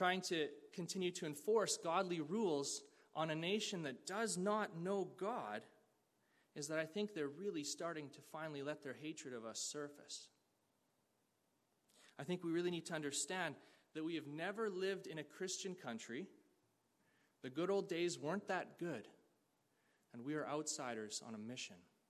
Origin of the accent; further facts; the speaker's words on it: Canada; Here in Canada, quite the opposite is true. See, being Canadian, having our citizenship is very good in so many ways.